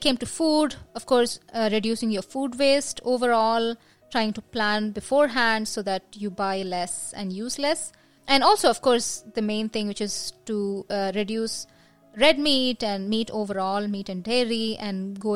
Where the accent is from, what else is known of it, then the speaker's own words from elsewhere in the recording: India; when we were growing up in India, you know, we used to have newspaper collectors, we had milk supplied in plastic covers